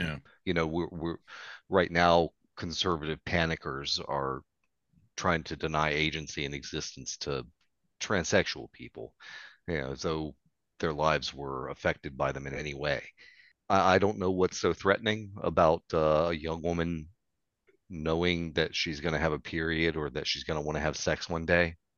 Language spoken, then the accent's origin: English; Virginia, United States; I grew up in Hanover County. I grew up in Hanover County, Liz.